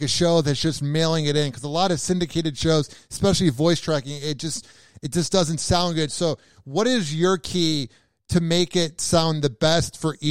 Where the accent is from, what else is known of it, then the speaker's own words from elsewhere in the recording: Chicago, Illinois, United States; Because I'm from Chicago, so back in the 90s through like 2010, they had the B96 After Party